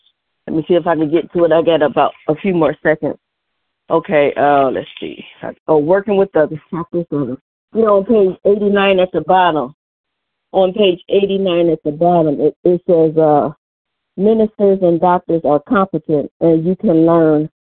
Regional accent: Cleveland, Ohio, United States; I'm from Cleveland, Ohio.

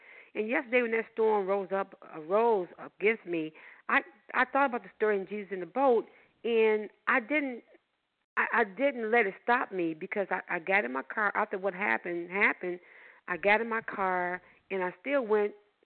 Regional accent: Chicago, Illinois, United States; I'm from Chicago.

